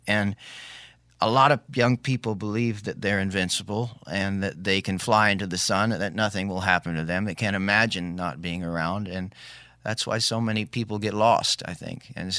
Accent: Hawaii, United States; He lived on Maui, interestingly enough, which I grew up in Maui.

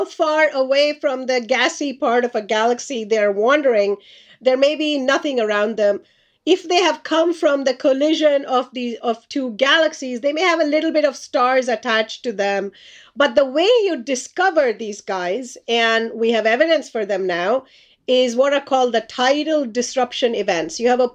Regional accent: India; You know, I grew up in India as a child

